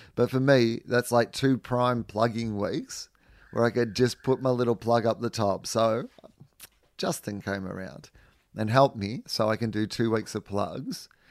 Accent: Melbourne, Victoria, Australia; it feels like my real sort of, you know, home theatre in my hometown. And it's going to be the first Melbourne Comedy Festival where I've been living in Melbourne for 17 years.

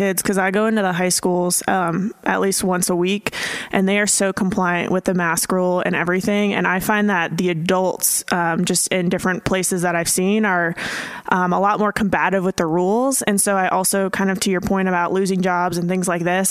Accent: Green Bay, Wisconsin, United States; born there; I would sing with my mom in the car when I was born in Green Bay, Wisconsin.

